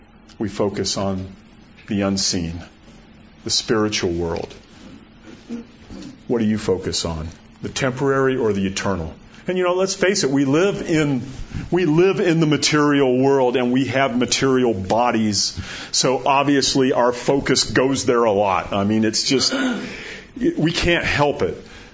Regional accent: Phelan, California, United States; I was born in Phelan, grew up in Phelan. I'm going to die in Phelan.

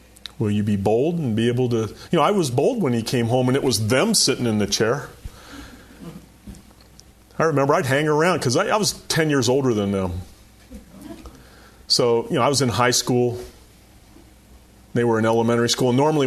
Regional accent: Florida, United States; also born or lived in West Virginia; My family comes from West Virginia. I was born in West Virginia. But all my aunts and uncles and cousins, my grandparents were all in West Virginia. We lived in Florida. And so we come up every summer.

